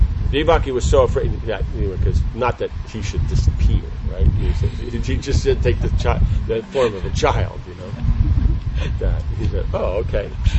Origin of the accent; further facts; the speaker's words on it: United States; when they find out I'm from America, what's the question they ask?